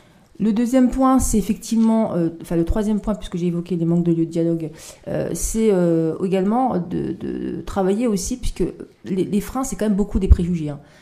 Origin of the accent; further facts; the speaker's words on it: France; Je suis française à part entière avec des origines variées.